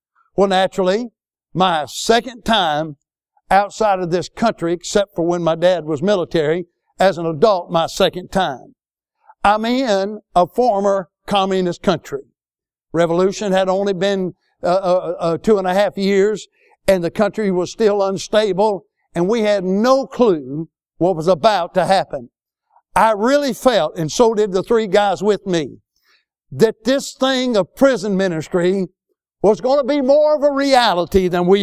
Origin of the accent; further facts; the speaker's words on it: Century, Florida, United States; I grew up in Century, Florida, on a red clay road with 8 of us in a 12 by 60 mobile home.